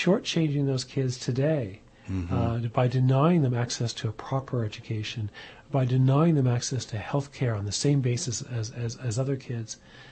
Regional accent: Nova Scotia, Canada; As a non-Aboriginal person, I grew up in Nova Scotia

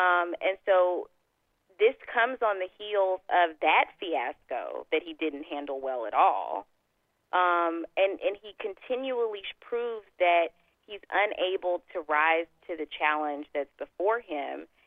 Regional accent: Texas, United States; As a Southerner, as a Texan, it's always been apparent to me that there are people who really buy into the idea of the South rising again.

